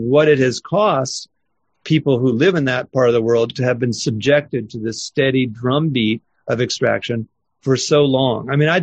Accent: United States; I am an American and I was born here and raised here.

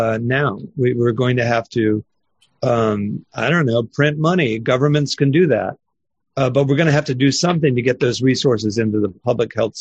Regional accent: United States; I am an American and I was born here and raised here.

